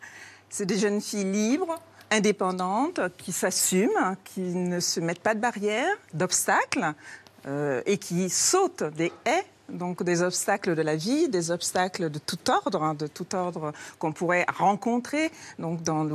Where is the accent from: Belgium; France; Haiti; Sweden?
Sweden; Donc, je réponds que je suis suédoise.